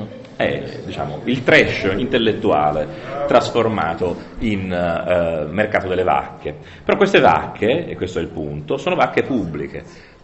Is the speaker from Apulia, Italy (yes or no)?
no; Florence, Tuscany, Italy; non so se ve ne siete accorti, lo dico da fiorentino